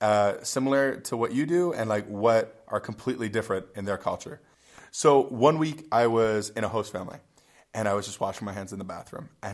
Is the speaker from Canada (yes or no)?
yes; Canada; I speak very good French because I went to high school and grade school in French. I'm Canadian.